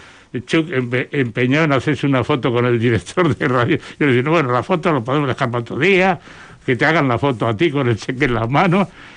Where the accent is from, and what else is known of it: Basque Country, Spain